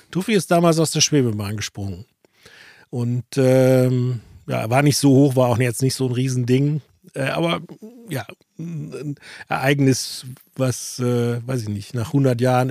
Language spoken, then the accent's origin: German; North Rhine-Westphalia, Germany; Also für alle aus der Region, ich komme aus dem Bergischen Land und für alle anderen, ich komme aus dem Rand vom Ruhrgebiet.